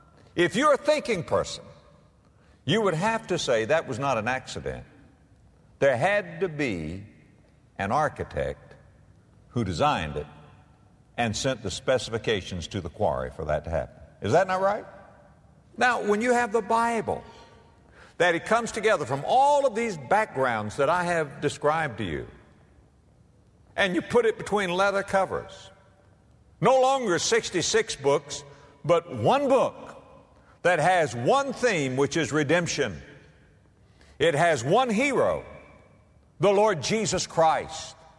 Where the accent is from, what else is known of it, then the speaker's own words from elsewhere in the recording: Florida, United States; now in Memphis, United States; From my home state of Florida, perhaps we'd have Carlstone.